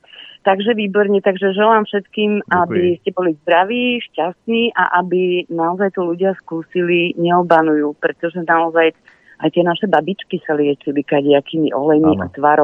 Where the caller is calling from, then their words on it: Nová Dubnica, Trenčín Region, Slovakia; Zabudla som sa predstaviť, som z Novej Dubnice, želám všetko dobre